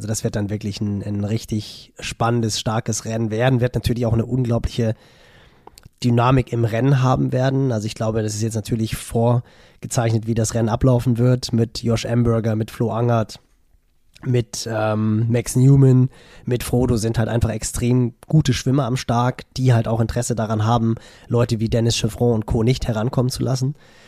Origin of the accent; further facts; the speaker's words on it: Hamburg, Germany; als Hamburger